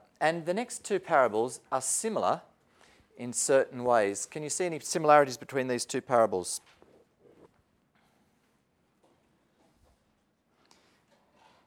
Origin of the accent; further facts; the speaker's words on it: Australia; We had a friend when I grew up in Australia who emigrated over to New Zealand with his family.